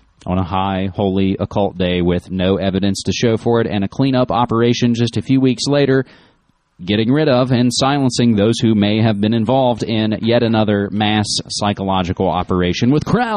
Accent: West Virginia, United States; just hours before I was to fly to my home state of West Virginia, there was an earthquake

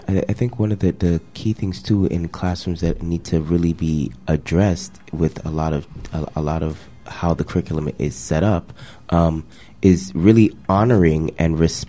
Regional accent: Toronto, Ontario, Canada; I grew up in Driftwood, so that's my heart. That's my home right there.

